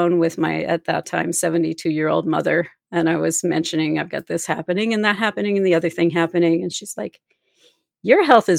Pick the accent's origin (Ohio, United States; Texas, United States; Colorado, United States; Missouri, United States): Missouri, United States; I'm from Missouri. Show me the proof, right?